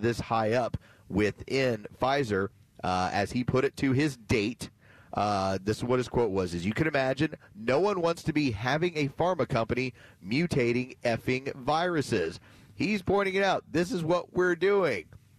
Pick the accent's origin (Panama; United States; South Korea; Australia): United States; Texas; a place that I would drive by on a regular basis when I was growing up in Texas.